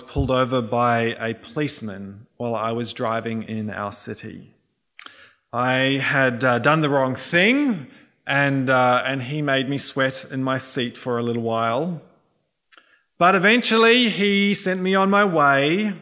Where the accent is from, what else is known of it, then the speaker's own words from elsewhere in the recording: Australia; not because we're overflowing with thankfulness, but because we're Aussie